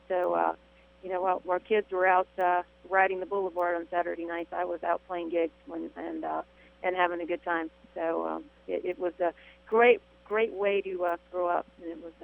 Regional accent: Rayne, Louisiana, United States; when he learned that I was from Rain, Louisiana, he asked me if I knew what Swamp Pop was, and I was like, are you kidding me? I grew up listening to that.

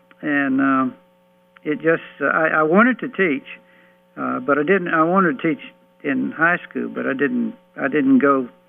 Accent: DeFuniak Springs, Florida, United States; I'm from Florida, a little town called Dufuniac Springs, Florida.

